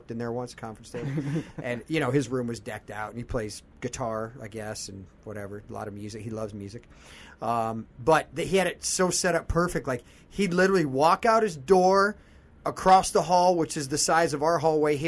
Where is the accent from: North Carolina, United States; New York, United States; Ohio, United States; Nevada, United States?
Ohio, United States; I'm from Ohio. I'm like, hey, I don't got to go to college.